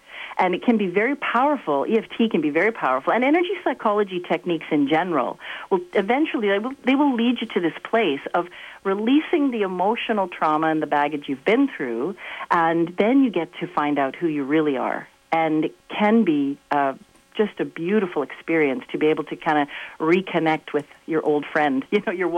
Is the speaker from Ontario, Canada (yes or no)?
yes; Ontario, Canada; Well, I'm from Ontario, yep.